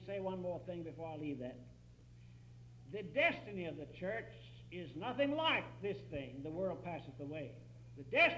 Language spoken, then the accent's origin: English; Kentucky, United States; I told you I was from the Kentucky Mountains.